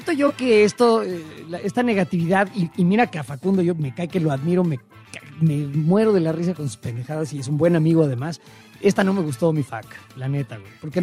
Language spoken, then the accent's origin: Spanish; Mexico; como mexicanos